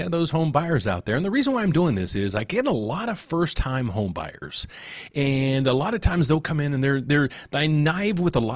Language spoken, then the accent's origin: English; Pittsburgh, Pennsylvania, United States; So I'm from the Pittsburgh area, and I just saw that this morning.